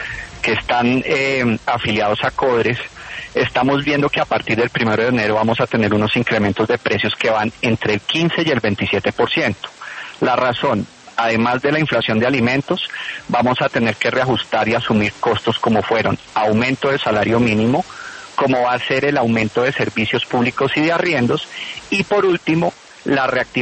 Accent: Colombia; como colombianos no debemos ocultarla.

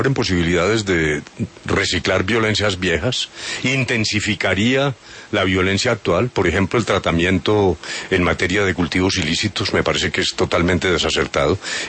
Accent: Manzanares, Caldas, Colombia; Pero un buen aguardiente amarillo de mi tierra, de Manzanares.

